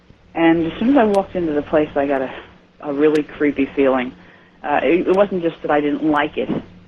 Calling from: Woodbridge, New Jersey, United States; from Woodbridge, New Jersey.

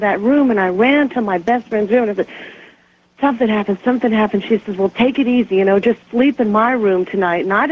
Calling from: Brighton, Colorado, United States; And I'm calling from Brighton, Colorado.

